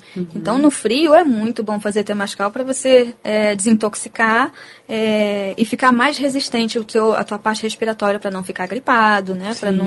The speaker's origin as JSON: {"language": "Portuguese", "region": "Ceará", "country": "Brazil", "lives_now": "Niterói, Brazil", "said": "Mas eu mesma sou cearense, eu sou do Nordeste, né?"}